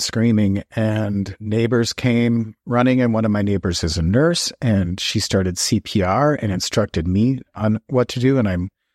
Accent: Minneapolis, Minnesota, United States; now in Palm Springs, United States; The Twin Cities, Minneapolis, St. Paul of Minnesota.

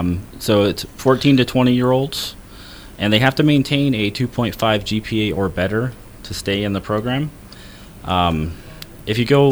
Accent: Westminster, California, United States; born there; I was born in beautiful Westminster, California.

